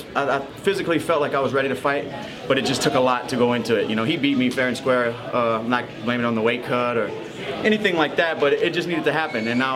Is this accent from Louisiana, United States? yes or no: yes; Lafayette, Louisiana, United States; From Texas, and it was a big fight in my hometown of Lafayette.